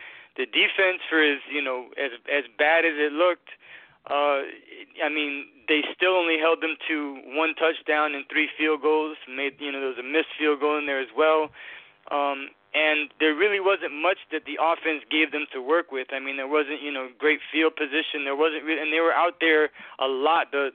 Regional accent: New Bedford, Massachusetts, United States; now in Tampa, United States; I live in Tampa now. I'm originally from New Bedford, like I mentioned last time.

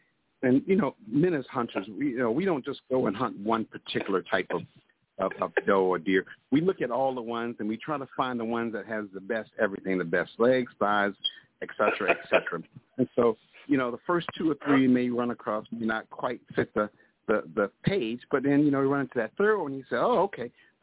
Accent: Florida, United States; She done already called me out. I'm from Florida.

